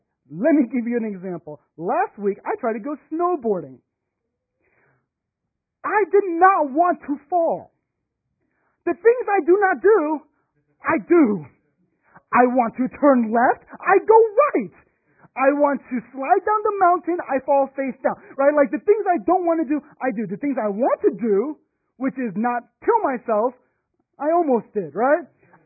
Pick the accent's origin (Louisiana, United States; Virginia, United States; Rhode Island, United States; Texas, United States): Texas, United States; Sugar Land; My hometown. That is where I am from. I am from Sugarland, Texas.